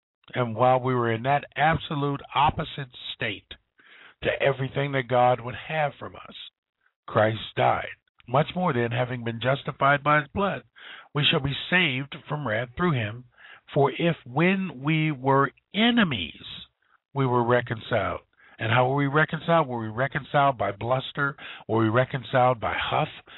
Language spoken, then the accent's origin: English; United States; I was born in America. I grew up in America. I am a citizen of America.